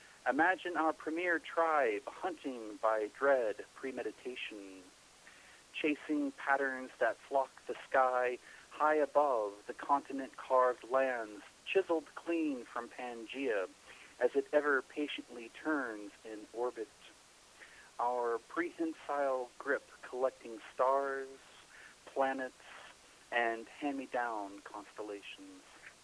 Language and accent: English; Kentucky, United States; Maybe I'm really technologically, backward. I'm from Kentucky.